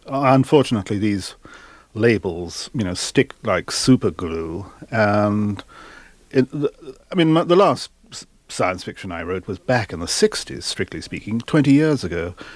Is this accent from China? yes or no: yes; Shanghai, China; born or raised there